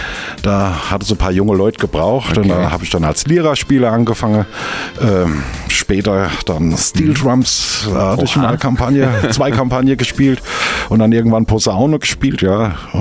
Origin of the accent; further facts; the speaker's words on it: Mainz, Rhineland-Palatinate, Germany; Ja, als Mainzer Bub war ja klar.